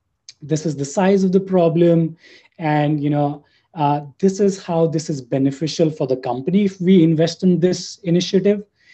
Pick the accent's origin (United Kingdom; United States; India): India; New Delhi, Delhi; I was born and brought up in New Delhi, India. So I did my undergrad there in computer science.